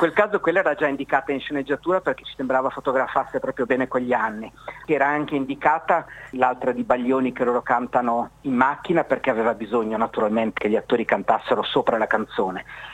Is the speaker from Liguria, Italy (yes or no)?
yes; Genoa, Liguria, Italy; Ah sì, no, certo, no, vengo da... No, da Genova si può dire